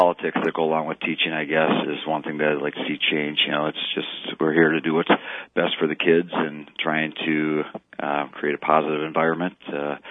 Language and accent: English; Rib Lake, Wisconsin, United States; I grew up in Rib Lake.